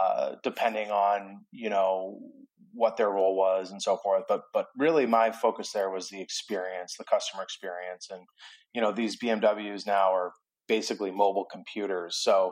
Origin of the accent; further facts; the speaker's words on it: Hull, Massachusetts, United States; So, I'm from Hull, Massachusetts, which is a little fishing town in on the South Shore, just south of Boston. And, I'm a New England guy